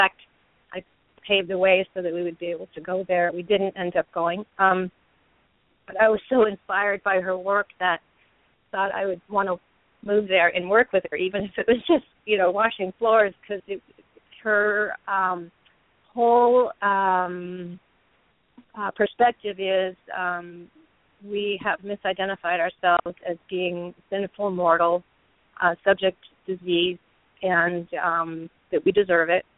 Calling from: Massachusetts, United States; calling from Massachusetts.

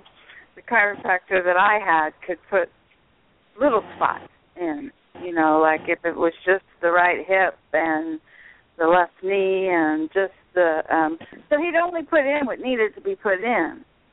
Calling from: Florida, United States; in Southwest Florida.

